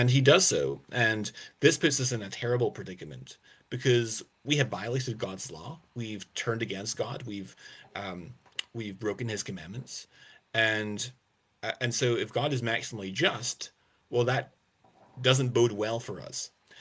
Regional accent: Glasgow, Scotland, United Kingdom; I'm from the UK, right? So I'm actually Scottish. I was born and raised in the suburb of Glasgow. So I'm kind of Glaswegian, believe it or not.

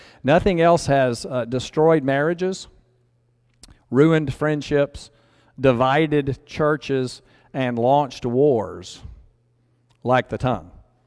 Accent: Texas, United States; You know, I've seen cowboys when I was growing up in Texas

